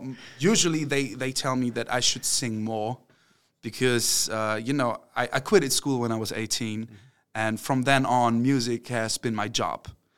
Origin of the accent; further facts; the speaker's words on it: Minden, North Rhine-Westphalia, Germany; English is a second language; There's like a small place in Minden. It's my hometown. I don't know what the name of it is, but I kind of like it. It's at the river in Germany. We have the Weser.